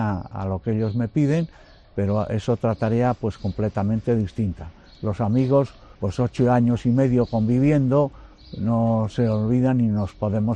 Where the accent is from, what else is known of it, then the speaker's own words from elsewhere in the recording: Fuentes de Nava, Castile and León, Spain; eligieran mi pueblo natal, Fuentes de Nava